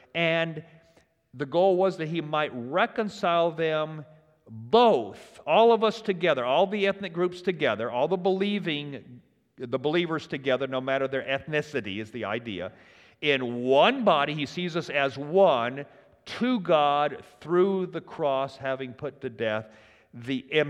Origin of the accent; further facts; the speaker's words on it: Memphis, Tennessee, United States; You know, you're from Boston, I'm from Memphis, you know, whatever, okay?